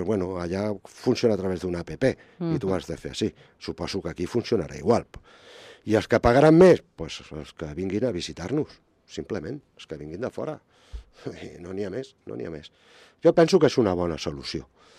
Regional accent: Roda, Catalonia, Spain; I pels que no vivim allà baix al Roc i som de Roda

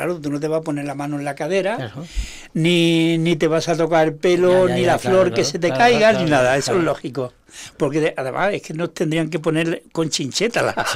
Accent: Seville, Andalusia, Spain; Yo soy de Triana, eso es.

